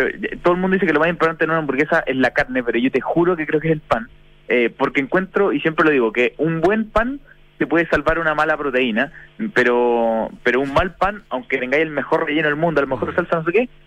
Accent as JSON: {"language": "Spanish", "country": "Chile", "said": "Obviamente viene de cerca porque soy chileno"}